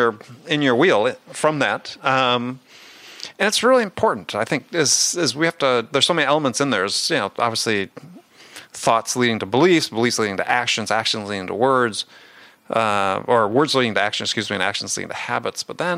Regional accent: Wisconsin, United States; I grew up in Wisconsin at that time.

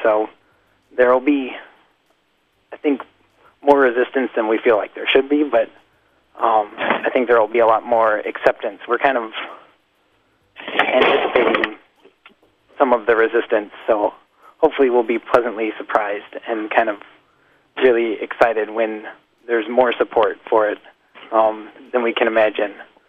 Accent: Montana, United States; born there; I was born in Montana, but there's a pretty thriving local food scene there as well.

